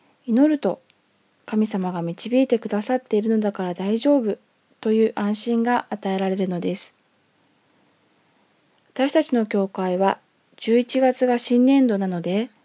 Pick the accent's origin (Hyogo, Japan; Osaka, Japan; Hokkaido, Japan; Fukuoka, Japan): Fukuoka, Japan; moved away as an adult; also born or lived in Miyazaki / Nagasaki; now in Tokyo, Japan; 私たち夫婦はどちらも福岡出身で、結婚してから宮崎に1年、それから長崎に6年住んでいました。九州から出たことのない私でしたが、主人の仕事の関係で東京に引っ越すことが決まったのです。